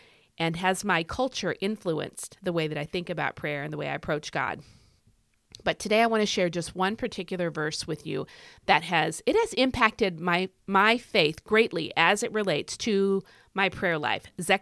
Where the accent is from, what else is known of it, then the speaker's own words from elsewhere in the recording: United States; accent: American; So where I live, which is in America, I'm sure you can tell by my accent